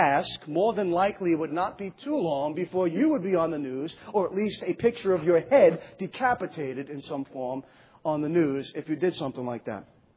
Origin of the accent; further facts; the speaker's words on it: United States; the kind of person that if I go outside of the country, they're going to know pretty quickly that I'm an American.